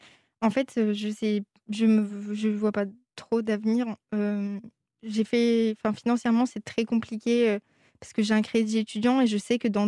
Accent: Marseille, Provence-Alpes-Côte d'Azur, France; moved away as an adult; il y a 2 ans, j'ai fait des études à Paris, donc j'avais 18 ans. Mmh. Je suis partie de chez moi, de Marseille, dans une nouvelle ville, en quittant mes parents.

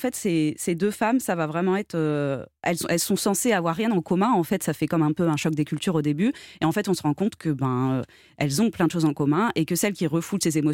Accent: France; nous, en tant que Français

